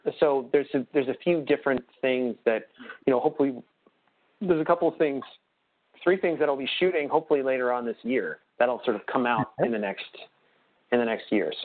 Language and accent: English; Pittsburgh, Pennsylvania, United States; and I'm from the Pittsburgh area